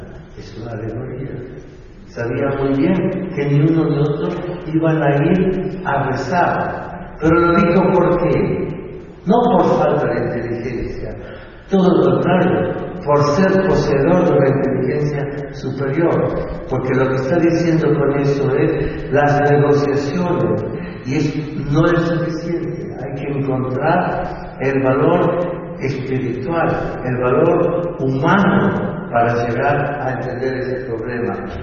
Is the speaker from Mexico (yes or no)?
no; Argentina; lo digo realmente con toda sinceridad, como argentino